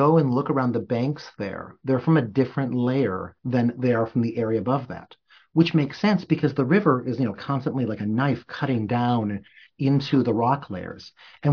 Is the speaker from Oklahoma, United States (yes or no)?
no; Milwaukee, Wisconsin, United States; Like I grew up in Milwaukee, which is, very blue territory